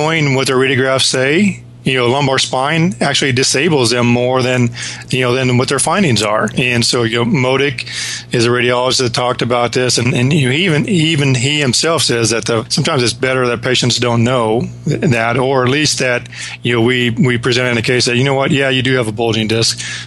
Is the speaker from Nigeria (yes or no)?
no; Midwest, United States; now in North Carolina, United States; I grew up in the Midwest, you know, no mountains, no ocean.